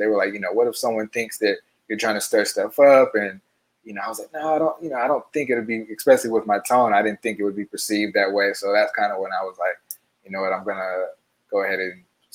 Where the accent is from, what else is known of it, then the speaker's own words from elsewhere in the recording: the South, United States; accent: Southern drawl; I'm from the South, so like I have kind of a Southern drawl, talk a little slower.